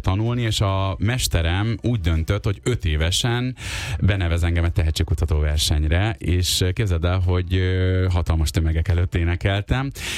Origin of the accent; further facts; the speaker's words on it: Hungary; hogy magyar állampolgárságot fog anyukám kérni, és így is születtünk, hogy magyarként éltünk kint.